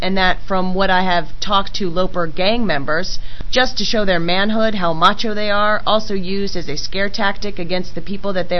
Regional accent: Santa Ana, California, United States; I grew up in the city of Santa Ana.

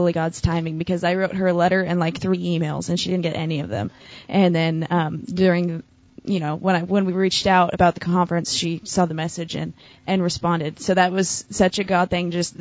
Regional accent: Lebanon, Oregon, United States; But so I'm originally from Lebanon, Oregon, and it's a small town in Oregon, and I was born and raised there

